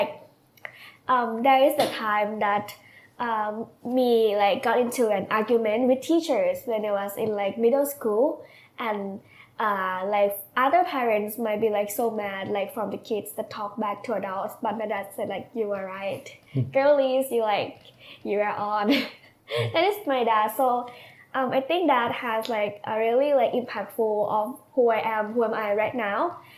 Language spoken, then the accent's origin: English; Maha Sarakham, Thailand; English is a second language; also born or lived in Bangkok; I was growing up in Isan. It's like just a region, but my province called Mahasarakham. And my mom and dad raised me there.